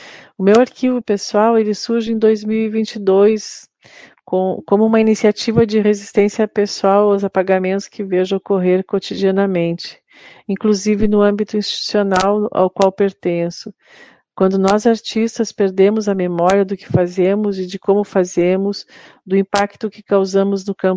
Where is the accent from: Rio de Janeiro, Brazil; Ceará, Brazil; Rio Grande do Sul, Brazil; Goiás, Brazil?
Rio Grande do Sul, Brazil; Vacaria; seja quando eu vivia ainda em Vacaria, na cidade onde nasci, né, estudando